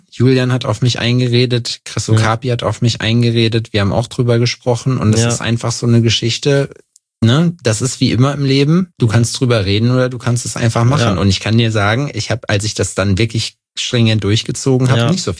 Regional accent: North Rhine-Westphalia, Germany; Nordrhein-Westfalen, wo ich herkomme

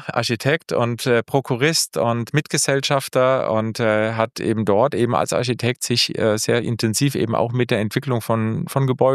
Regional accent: Heidelberg, Baden-Württemberg, Germany; accent: slightly Hessian; Gebürtiger Heidelberger. Hört man wahrscheinlich auch noch mal ein bisschen aus dem Singsang.

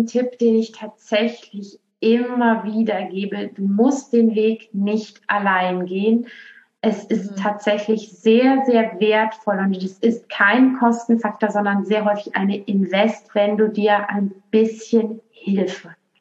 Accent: Aachen, North Rhine-Westphalia, Germany; now in Berlin, Germany; Ursprünglich komme ich aus Aachen und jetzt bin ich aber in Berlin.

